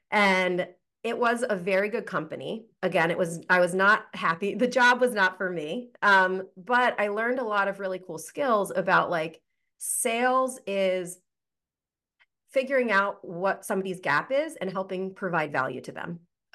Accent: Delaware, United States; We are both from Delaware.

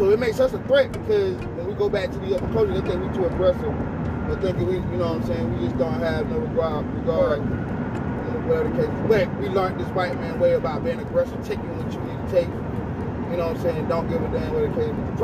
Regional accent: the South, United States; Meaning I'm a Southern kid with an up north daddy with an island of grandmother.

